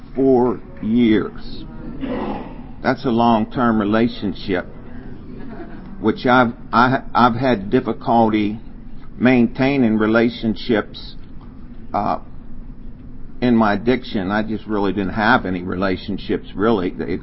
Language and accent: English; Pittsburgh, Pennsylvania, United States; I'm from Pittsburgh, PA. Thank you. Clap for Pittsburgh over there.